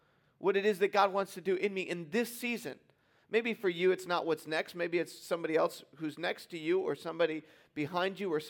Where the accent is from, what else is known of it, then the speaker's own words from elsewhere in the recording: East Coast, United States; I grew up on the East Coast, and we would go to Disney World multiple times every couple of years.